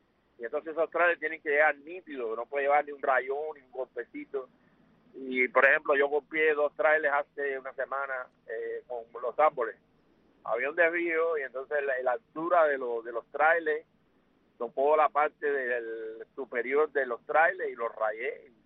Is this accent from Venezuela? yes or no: no; Cuba; quiero decirle a mi pueblo que toda esta situación que tiene Cuba es prefabricada.